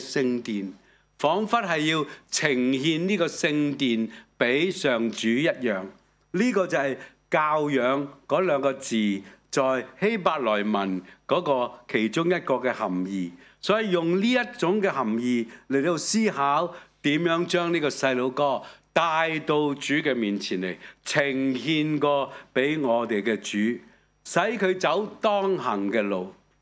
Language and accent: Cantonese; Chaozhou, Guangdong, China; 就用我们潮州人的沟通方式，我唱了一首潮州话的